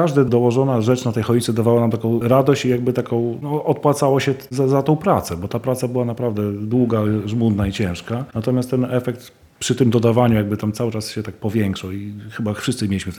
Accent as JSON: {"language": "Polish", "town": "Zamość", "region": "Lublin Voivodeship", "country": "Poland", "said": "bo jesteśmy z Zamościa, prawda?"}